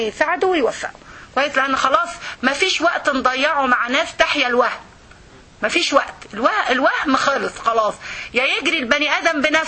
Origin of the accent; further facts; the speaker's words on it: Egypt; دي عندنا في مصر